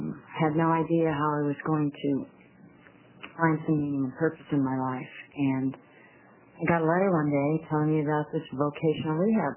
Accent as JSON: {"language": "English", "town": "Bend", "region": "Oregon", "country": "United States", "said": "I'm here from Bend, Oregon."}